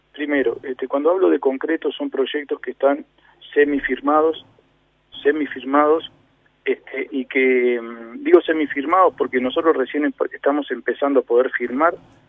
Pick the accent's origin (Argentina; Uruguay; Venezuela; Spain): Uruguay; Florida; yo soy de Florida, me crié en Florida, que es un pueblo, es un poco más grande, que es una ciudad, pero es más grande que en Palme Olmos, pero estoy acostumbrado a ese tipo de relacionamiento de pueblo.